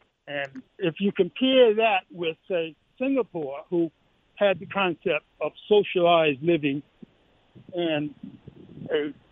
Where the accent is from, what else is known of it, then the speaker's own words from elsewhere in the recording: Southern United States, United States; I grew up in the South, and they had an area in the South that they called the quarters.